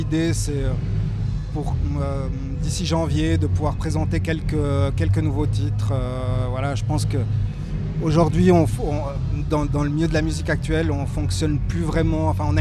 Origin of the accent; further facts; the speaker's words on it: Valais, Switzerland; de clôturer un tout petit peu cette tournée par une date chez nous en Valais.